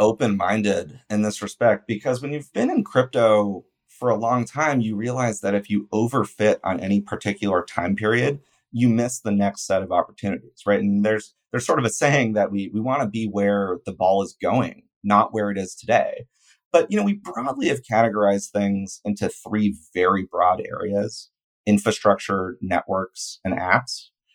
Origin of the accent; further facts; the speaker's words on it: California, United States; So I grew up near San Francisco in a suburb of Oakland.